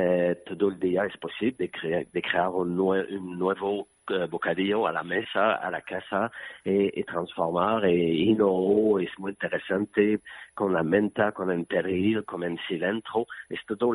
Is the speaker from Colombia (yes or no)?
no; Canada; Spanish is a second language; now in Barcelona, Spain; pero vivo en Barcelona desde diciembre. Soy de Canadá, pero vivo aquí. Me gusta España mucho.